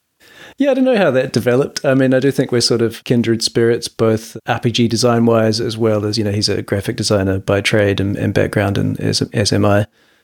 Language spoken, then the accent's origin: English; Wellington, New Zealand; I'm from Aotearoa, New Zealand, Wellington specifically.